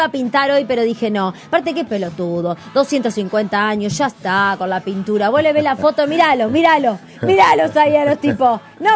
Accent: Uruguay; soy bicho uruguaya.

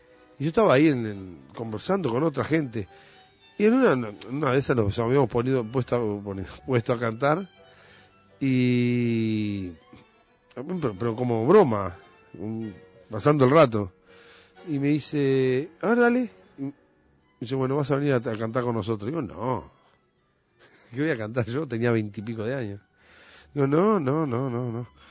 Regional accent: Uruguay; yo vengo 2 o 3 veces al año acá, hasta Uruguay. Y este espectáculo es una manera de mostrarle a mi pueblo, a mi gente, al Uruguay, a todos, que a pesar de tantos años no perdimos ni las raíces ni la identidad.

